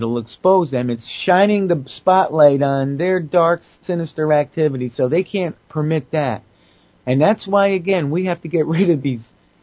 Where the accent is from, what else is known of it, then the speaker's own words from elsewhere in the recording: United States; as an American who loves my country and knowing that my country is the cause of all the other countries' problems